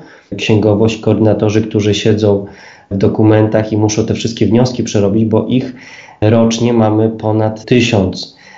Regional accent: Janów Podlaski, Lublin Voivodeship, Poland; ja pochodzę z Janowa Podlaskiego, więc to jest województwo lubelskie.

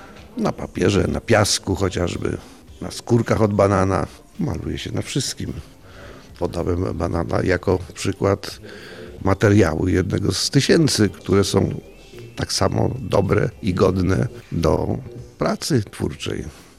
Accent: Gdańsk, Pomeranian Voivodeship, Poland; jestem artystą, malarzem z Gdańska

